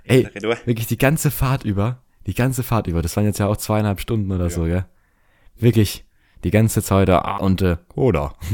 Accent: Berlin, Germany; musste man natürlich im, ne, auch vertrauenswürdig rüberkommen als Berliner

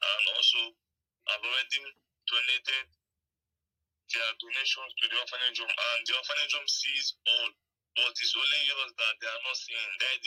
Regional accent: Serbia; also born or lived in Germany; now in United States; What is important is that I'm from Germany and I moved to America. So growing up in Serbia is not really important for you to know.

